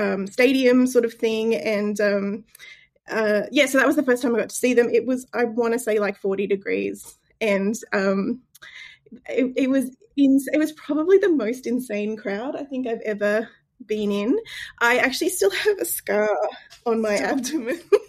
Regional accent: Gold Coast, Queensland, Australia; So I'm in Australia like you are, and I grew up in Queensland on the Gold Coast.

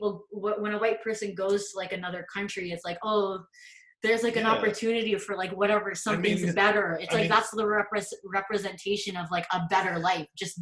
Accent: Philippines; English is a second language; I'm Filipino, so like I can't speak for other cultures, but like in terms of like what I've experienced in the Philippines

